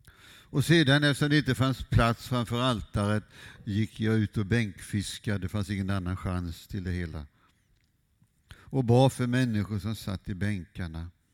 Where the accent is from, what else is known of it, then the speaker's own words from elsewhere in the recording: Skästa, Jönköping County, Sweden; när jag var barn och ungdom hemma i Skästa mellan Huskvarna och Gränna.